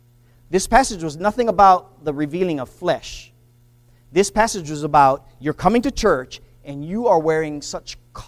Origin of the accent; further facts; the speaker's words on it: Hawaii, United States; I grew up in Hawaii. Everybody swims in the ocean.